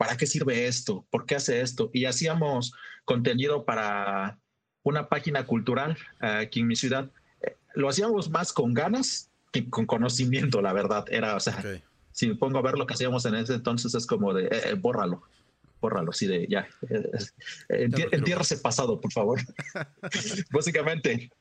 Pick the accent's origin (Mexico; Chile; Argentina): Mexico; Oaxaca; soy un fotógrafo de la ciudad de Oaxaca.